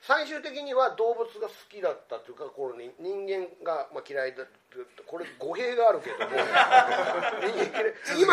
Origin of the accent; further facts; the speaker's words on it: Aichi, Japan; 僕愛知県出身なんですけど、